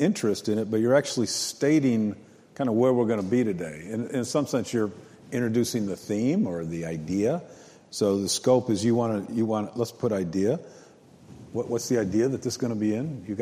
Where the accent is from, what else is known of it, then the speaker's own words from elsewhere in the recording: United States; I'm an American. I live below you.